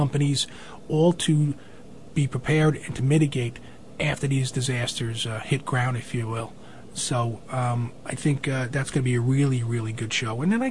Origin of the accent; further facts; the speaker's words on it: New Jersey, United States; You know, I grew up here in the Bergen County area, and snow was deeper.